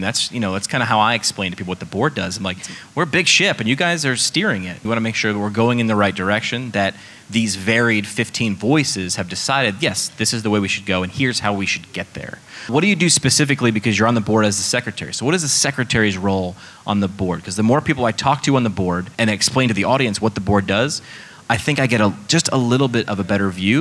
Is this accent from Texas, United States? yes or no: no; Bronx, New York, United States; Have that. Yeah, born in the Bronx. Dad was a New York City firefighter